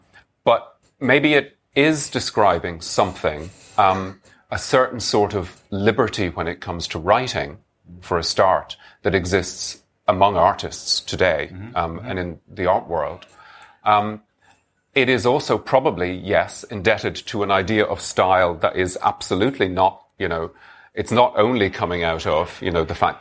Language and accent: English; Dublin, Leinster, Ireland; as a teenager growing up in Dublin, my introduction to European culture was through English Europhiles.